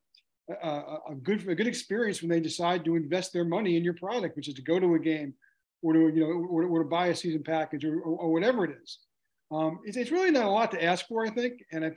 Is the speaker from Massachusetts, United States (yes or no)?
no; New York, United States; I grew up a Mets fan or an Islanders fan, whatever, because I grew up on Long Island in New York.